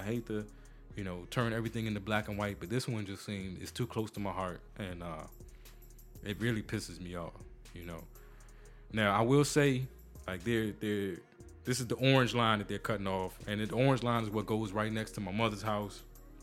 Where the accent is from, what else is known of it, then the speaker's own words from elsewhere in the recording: Washington, District of Columbia, United States; because it's my hometown, and it's always upsets me. So, so if you've ever been to D.C., D.C. is split into quadrants, you know, northeast, southeast, northwest, southwest, right? And southeast is typically our part of town.